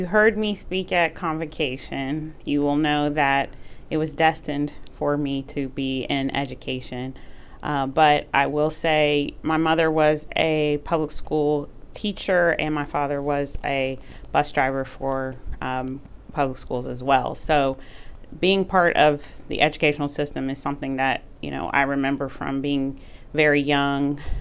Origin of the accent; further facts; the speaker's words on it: Columbus, Ohio, United States; also born or lived in Stamford, Connecticut; now in Marion, United States; Yeah, I'm actually born and raised in Columbus, Ohio. Lived there for 40 years, and then I did move to Stamford, Connecticut, which is where I was an assistant superintendent before coming here.